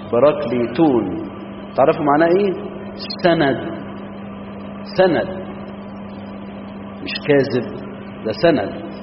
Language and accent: Arabic; Egypt; طب الكذب في الطب عندنا في مصر